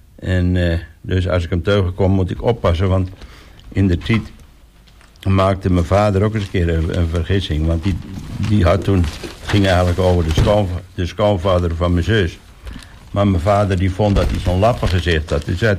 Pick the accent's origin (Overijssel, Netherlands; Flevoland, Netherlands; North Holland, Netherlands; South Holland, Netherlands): North Holland, Netherlands; Wieringerwerf; 29 jaar. Ik ben opgegroeid in de Wieringenwerf.